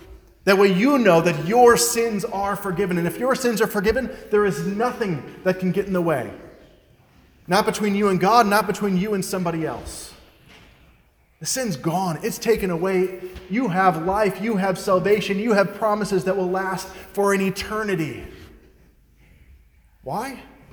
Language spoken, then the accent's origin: English; Detroit, Michigan, United States; I'm from Metro Detroit. Okay? My family as well.